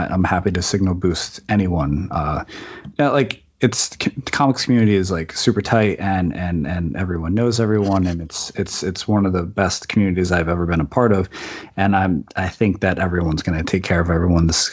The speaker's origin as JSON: {"language": "English", "region": "East Coast", "country": "United States", "tie": "born or raised there", "lives_now": "San Francisco, United States", "said": "Like I live in San Francisco now. I grew up on the East Coast and like I know about humidity and like 100 degree summers. I grew up at the beach"}